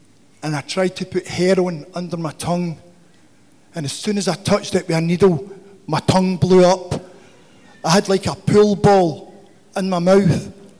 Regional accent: Glasgow, Scotland, United Kingdom; I come from Glasgow in Scotland.

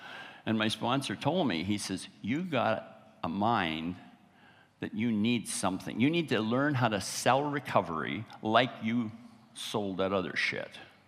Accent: Winnipeg, Manitoba, Canada; now in Vancouver, Canada; I grew up in Winnipeg. I'm living on the West Coast now in Vancouver on the Pacific, but I grew up in Winnipeg, cold, winter.

